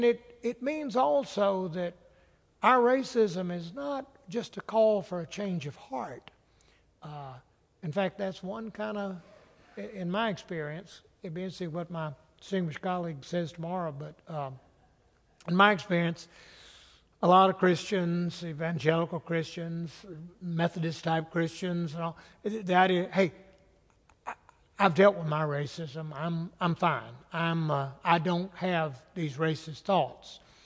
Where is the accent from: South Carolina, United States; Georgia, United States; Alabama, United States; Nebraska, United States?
South Carolina, United States; I'm from South Carolina, as I said, but I think one of the gifts of being a Southerner is that you've spent so much of your life hearing people lie about race.